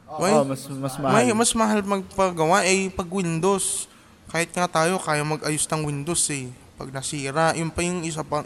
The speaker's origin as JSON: {"language": "Tagalog", "town": "Manila", "region": "Metro Manila", "country": "Philippines", "said": "Nawala yung purong taga Maynila ko, kumbaga, ay naging purong Tagalog na ako."}